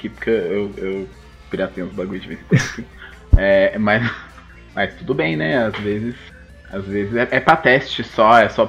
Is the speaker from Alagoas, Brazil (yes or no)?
no; São Paulo, Brazil; Bom, eu sou aqui de São Paulo, né?